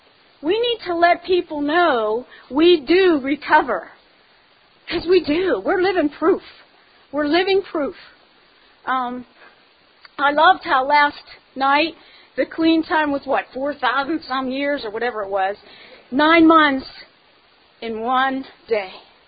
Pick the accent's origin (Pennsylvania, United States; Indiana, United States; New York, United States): Pennsylvania, United States; Pittsburgh; also born or lived in Colorado; When I was born and raised in Pittsburgh, I got clean in Colorado.